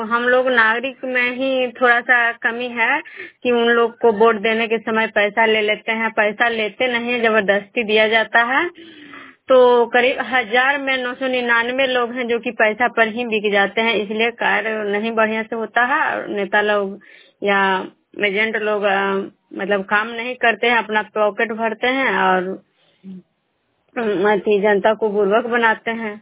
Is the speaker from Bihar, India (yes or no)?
yes; Nalanda, Bihar, India; मैं विष्णुपुर ग्राम खजरा पंचायत नालंदा जिला नगर नवसा प्रखंड के निवासी हूँ।